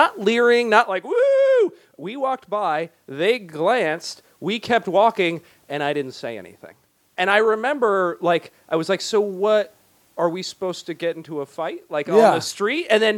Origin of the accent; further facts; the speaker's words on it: California, United States; But for the most part, if you're growing up in Southern California, we're like, hey.